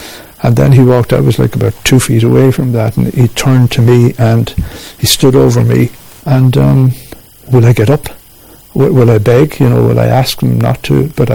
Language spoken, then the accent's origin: English; Munster, Ireland; from South Tipperary